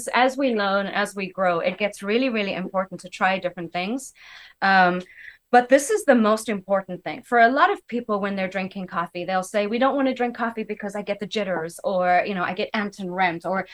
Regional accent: South Africa; moved away; also born or lived in Asia; Growing up in South Africa, you go to different places, you have different beans.

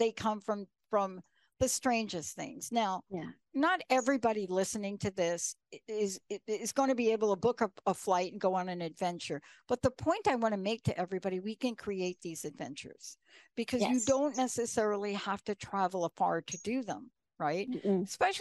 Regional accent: New York, United States; also born or lived in New Jersey; You know, growing up in New York, you know, you don't have a lot of snake activity going out there. But I also lived in New Jersey

